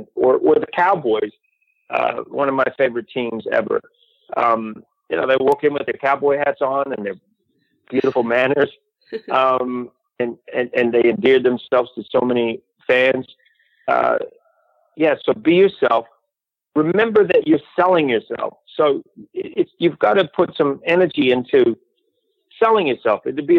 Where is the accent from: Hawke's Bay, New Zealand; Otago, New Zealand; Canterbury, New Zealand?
Canterbury, New Zealand; Christchurch; You know, I come from Christchurch.